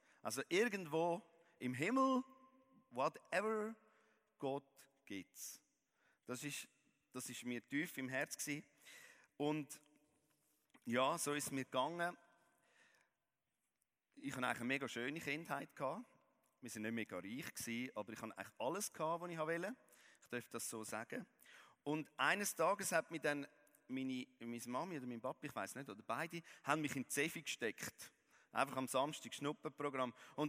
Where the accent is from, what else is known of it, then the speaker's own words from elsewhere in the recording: Zurich, Switzerland; ich bin eigentlich in Herr Schmettle aufgewachsen, einfach in Zürich, in einem Haus.